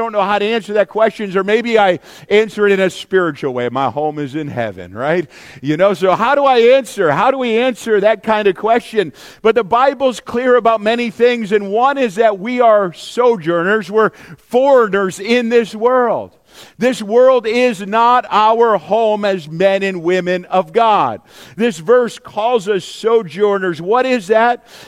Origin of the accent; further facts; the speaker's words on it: Litchfield, New Hampshire, United States; now in Parma Heights, United States; I grew up in Litchfield, New Hampshire. Is that what you're asking me? You know, where I'm from? Or where I'm from, maybe where I live right now. You know, so Parma Heights, right, is the city that I live